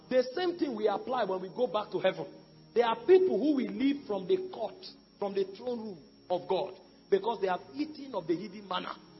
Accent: Benue, Nigeria; I come from Benue.

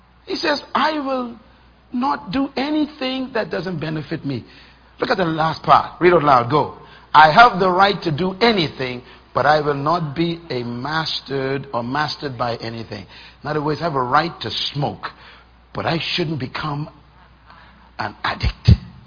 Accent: Bain Town, New Providence, Bahamas; Yeah, I grew up in Baintown, Mom.

